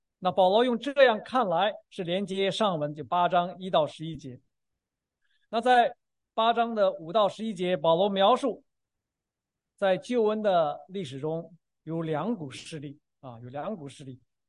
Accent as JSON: {"language": "Chinese", "country": "China", "said": "尤其是我们中国人更不愿意谈到死的问题。"}